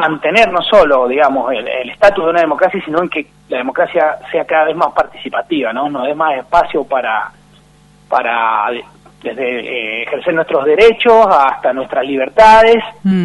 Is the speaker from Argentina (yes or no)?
yes; San Martín, Mendoza, Argentina; Mira, yo soy mendocino.